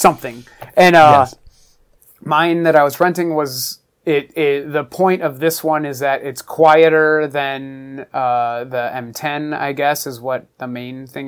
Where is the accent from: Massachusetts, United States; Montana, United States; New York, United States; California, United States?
New York, United States; Buffalo; just a lot of growing up in Buffalo. Eventually moved to New York City and went to school for graphic design there.